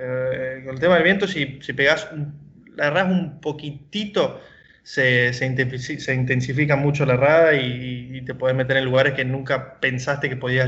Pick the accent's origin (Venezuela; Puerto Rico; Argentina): Argentina; Creo que somos 6 argentinos, 15 latinos.